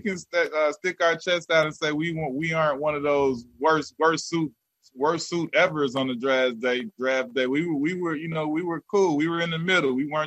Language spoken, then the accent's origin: English; Chicago, Illinois, United States; Like, I'm from Chicago, big city, and I'm like, this LA, they got a lot of the best basketball players.